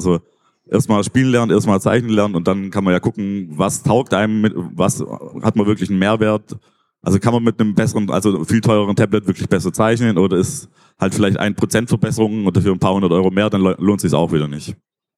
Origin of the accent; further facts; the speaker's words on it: Wannweil, Baden-Württemberg, Germany; in Wannweil, wo ich herkomme, aus dem Dorf